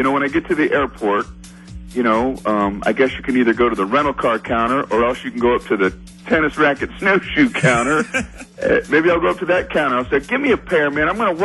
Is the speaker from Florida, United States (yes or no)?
yes; Miami, Florida, United States; I grew up in Miami, Florida